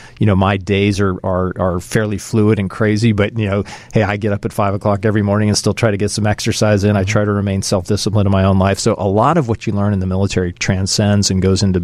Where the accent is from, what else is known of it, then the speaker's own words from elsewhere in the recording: Austin, Texas, United States; I came from Texas, as you know, in the Austin area, and Austin is known as a tech city.